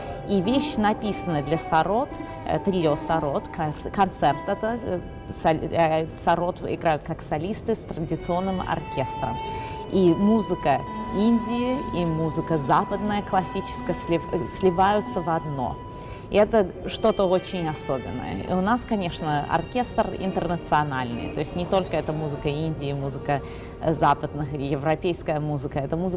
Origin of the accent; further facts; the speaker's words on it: Russia; now in United States; Мы все откуда-то здесь. Я из России и другие из других стран.